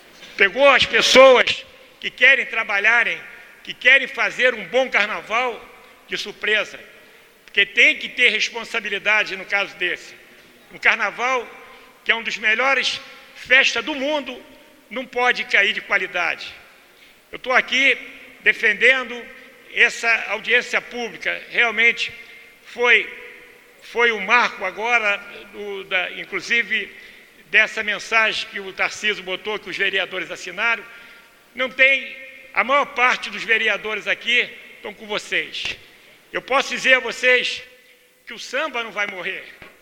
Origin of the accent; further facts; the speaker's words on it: Rio de Janeiro, Brazil; Eu nasci e me criei em Padre Miguel.